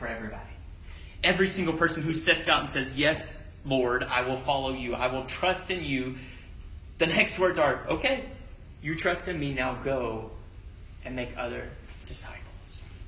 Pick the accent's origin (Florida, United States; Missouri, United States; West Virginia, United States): West Virginia, United States; I'm from West Virginia, so I don't know if that's right. Our grasp of the English language is not quite up to par with some.